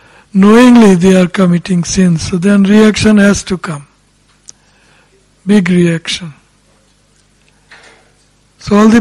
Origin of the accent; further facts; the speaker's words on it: India; Even in India, in my hometown, there were at least 400-500 oxen tilting the land, producing grains and cotton and like that for clothing.